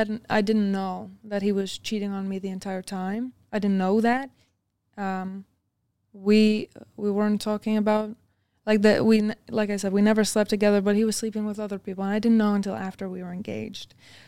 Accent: Canada; I grew up in Canada, but, like, very traditional Dutch values in my household.

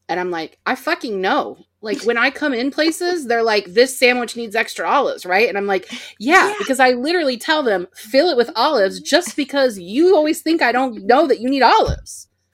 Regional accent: Texas, United States; born there; I was born in Texas, so I was allowed to say I was a Texan, even though I spent much more time in other states.

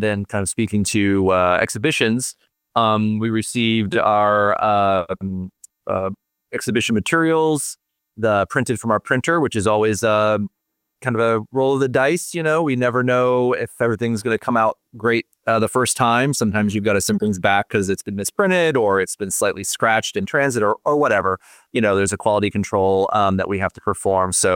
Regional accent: California, United States; I grew up in Southern California.

